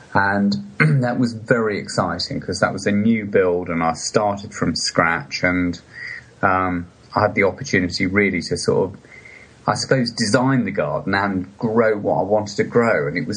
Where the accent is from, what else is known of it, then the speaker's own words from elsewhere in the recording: West Midlands, United Kingdom; And I grew up in the Midlands, sort of in the heart of England, in Warwickshire. And I grew up in a very sort of typical semi-detached house.